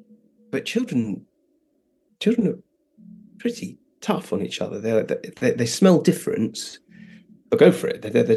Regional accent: Netherlands; And I was brought up in Holland. And the only English that I heard until I was 10 was either my brothers

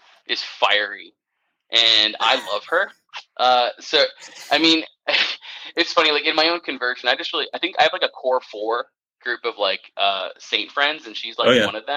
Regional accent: Arizona, United States; Obviously, I'm from Arizona, so when summer comes, you need to kind of have a cold drink.

